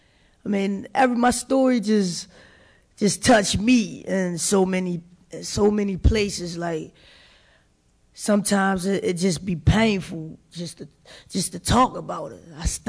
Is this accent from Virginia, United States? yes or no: no; Baltimore, Maryland, United States; born there; I was born in Baltimore 27 years ago